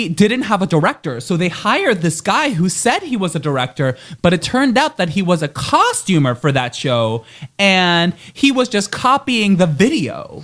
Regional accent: San Francisco, California, United States; born or raised there; also born or lived in Korea

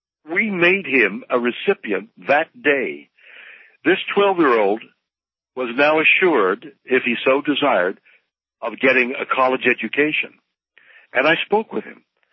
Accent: Canada; now in United States; I came from Canada, and I was too young to go to the Second World War, and by the time I came down here, too old to go to Vietnam.

